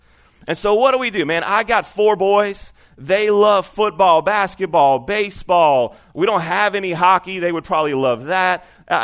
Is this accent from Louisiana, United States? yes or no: yes; Baton Rouge, Louisiana, United States; so I'm from Baton Rouge and Healing Place Church.